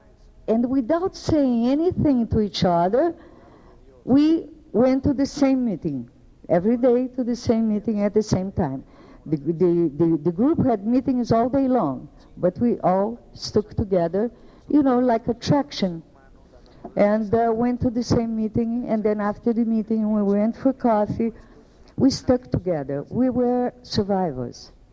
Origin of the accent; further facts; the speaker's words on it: Brazil; because I am from Brazil, and I have some particulars that belong to me.